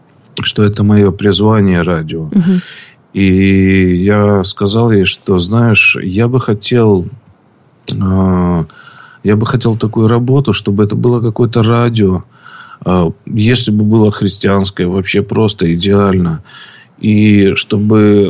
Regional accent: Belarus; now in Ukraine; так как я белорус, а жена моя украинка, вот, приехали в Украину. И это было в 2007 году.

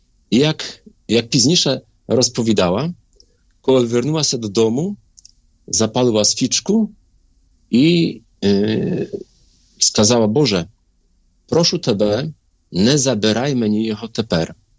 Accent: Grodziszów, Lower Silesian Voivodeship, Poland; also born or lived in Wrocław; Я народився в такому маленькому селі в Польщі. Тобто народився у Вроцлаві, але жив в такому селі Гродзішов. Це Дольнośląskie województwo в 1970 році

